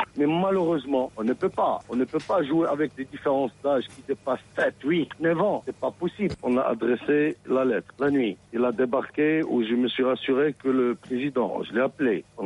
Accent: Morocco; En tant que Marocain, moi je suis fier des petits jeunes qui sont là avec leur grinta.

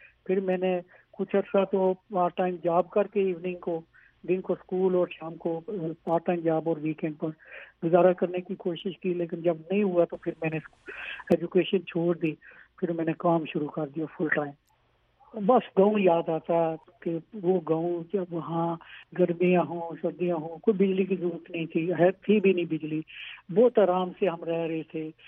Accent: Mirpur, Azad Kashmir, Pakistan; میری پیدائش پرانا میرپور شہر جو بنگلہ ڈیم کے پانی کے نیچے ہے, وہاں کے نزدیک ہی ایک چھوٹا سا گاؤں تھا کولڈ نلوئی, وہاں کی پیدائش ہے.

